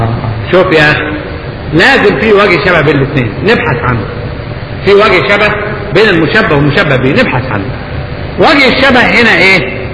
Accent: Upper Egypt, Egypt; والله عندنا في الصعيد كل البيوت مسقوفة بالجريد

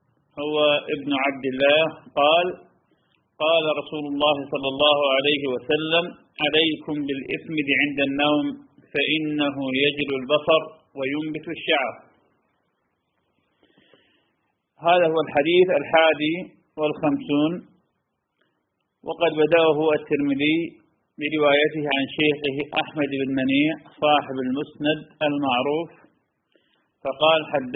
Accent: Iraq; وأصلح الله حال بلادنا العراق

